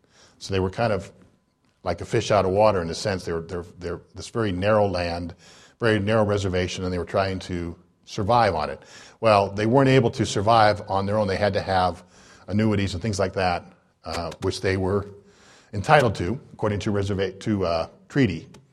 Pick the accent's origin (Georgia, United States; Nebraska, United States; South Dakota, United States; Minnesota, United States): Nebraska, United States; Omaha; I grew up in Omaha, Nebraska, and I used to go to the little Benson Branch Library and read every book I could find on Native Americans.